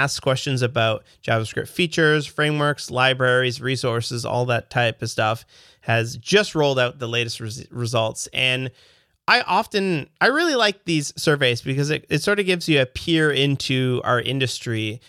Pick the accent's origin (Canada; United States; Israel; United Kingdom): Canada; I'm a developer from Canada.